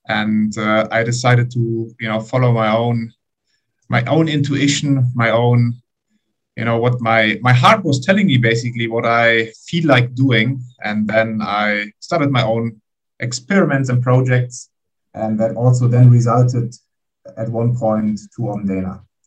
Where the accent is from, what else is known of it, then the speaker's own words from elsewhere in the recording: Germany; English is a second language; also born or lived in New York City, United States; Originally, I'm from Germany, so I did my bachelor in Germany.